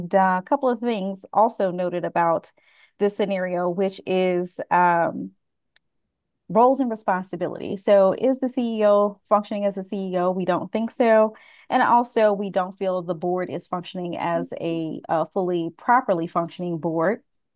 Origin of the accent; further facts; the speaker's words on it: Alpharetta, Georgia, United States; I am from Alpharetta, Georgia.